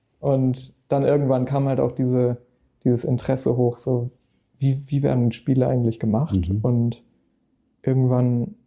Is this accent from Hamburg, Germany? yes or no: yes; Hamburg, Germany; Ich komme aus Eimsbüttel, ja, hier in Hamburg.